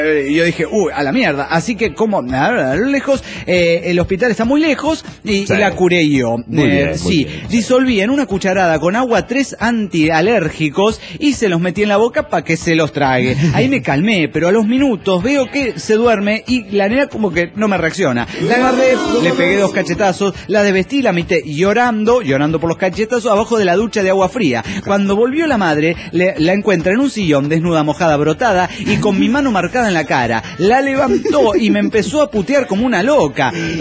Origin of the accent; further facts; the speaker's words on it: Argentina; de Argentina.